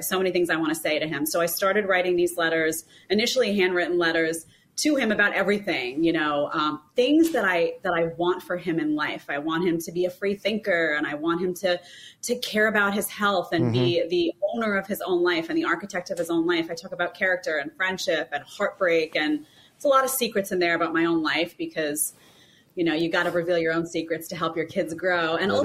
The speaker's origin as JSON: {"language": "English", "town": "Staten Island", "region": "New York", "country": "United States", "tie": "born or raised there", "said": "So I'm from New York City, actually. I grew up in Staten Island. I talk a little bit about that, my upbringing. I grew up behind the Staten Island Mall."}